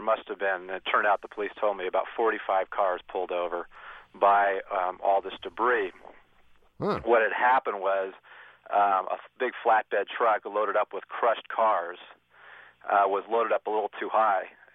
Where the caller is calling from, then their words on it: Los Angeles, California, United States; I'm from Los Angeles.